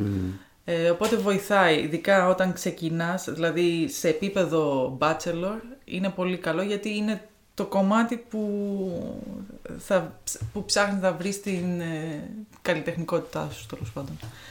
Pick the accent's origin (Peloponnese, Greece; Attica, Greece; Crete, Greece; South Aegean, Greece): South Aegean, Greece; Santorini; also born or lived in Syros; είμαι από τη Σαντορίνη, αλλά δεν έχω γεννηθεί εκεί.